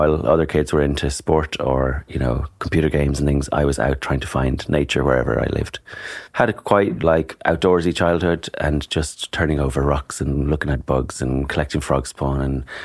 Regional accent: Dublin, Leinster, Ireland; accent: Irish; also born or lived in County Kilkenny / County Cork; I'm Irish, if you haven't noticed from my accent. So I've been in Ealing all my days. I grew up in County Kilkenny and County Cork and then moved to Dublin when I was about 12.

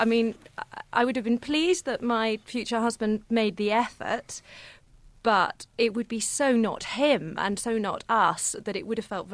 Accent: England, United Kingdom; Absolutely, I'm very English.

